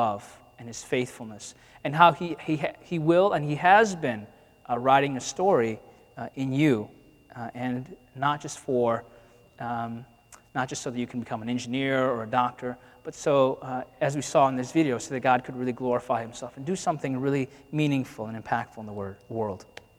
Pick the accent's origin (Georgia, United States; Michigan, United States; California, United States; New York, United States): Michigan, United States; Detroit; I grew up in Detroit, and that might be a surprise for you all. Or maybe not, right? I grew up in Detroit